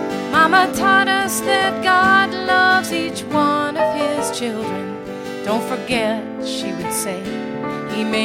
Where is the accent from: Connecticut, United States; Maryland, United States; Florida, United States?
Florida, United States; Pensacola; We did three different tours of duty up in Pensacola. So if a Navy kid has a hometown, Pensacola is my hometown, even though I weren't born there.